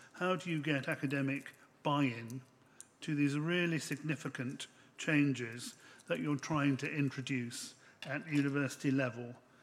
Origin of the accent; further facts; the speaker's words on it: United Kingdom; Since being British, we all have to learn how to be good Europeans.